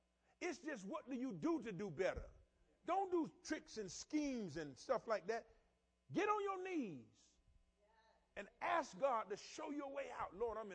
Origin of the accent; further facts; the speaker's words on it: the South, United States; I grew up in the South and I saw it every day.